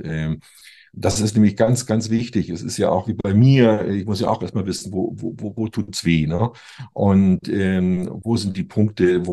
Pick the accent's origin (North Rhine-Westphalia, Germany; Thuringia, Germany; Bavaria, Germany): Bavaria, Germany; Regensburg; Ich bin aus Regensburg